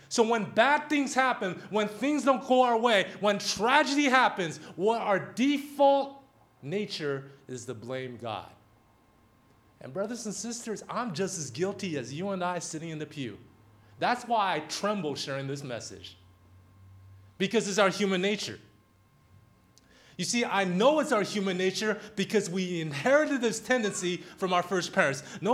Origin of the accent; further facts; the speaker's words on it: Portland, Oregon, United States; I grew up in Portland, Oregon, and I was like one of the few minorities, you know, Asian, Hispanic, African American, one of the few minorities in my class.